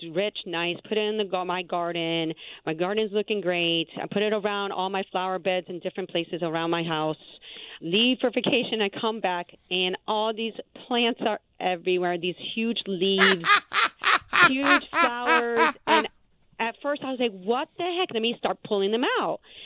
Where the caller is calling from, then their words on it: North Wilmington, Delaware, United States; I am from North Wilmington, Delaware.